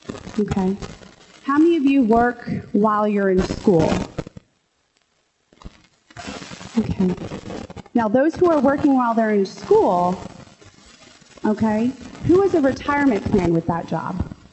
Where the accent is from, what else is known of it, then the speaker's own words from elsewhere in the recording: Wildwood Crest, New Jersey, United States; I grew up in Wildwood Crest, New Jersey. I'm sure maybe half of you know that, where it is, or maybe half of you remember where it is.